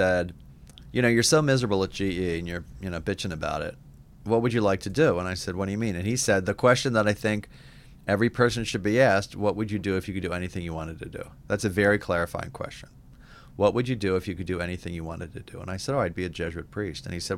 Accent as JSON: {"language": "English", "town": "Philadelphia", "region": "Pennsylvania", "country": "United States", "tie": "born or raised there", "said": "I was born in Philadelphia and was raised in a family that was Catholic, but not super Catholic."}